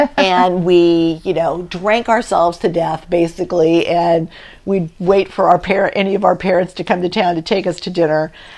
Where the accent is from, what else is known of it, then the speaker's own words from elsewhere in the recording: Napa, California, United States; I grew up in Napa Valley, went to high school in Napa, and then went off to ULP in Stockton, California.